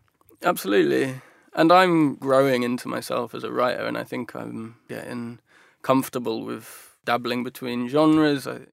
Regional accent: Midlands, United Kingdom; growing up in the Midlands and surrounded by a world that was kind of quite boring. It's closed down factories.

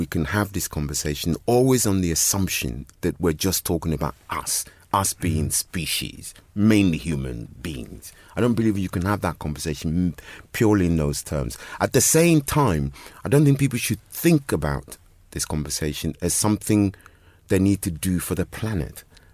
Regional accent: London, United Kingdom; born or raised there

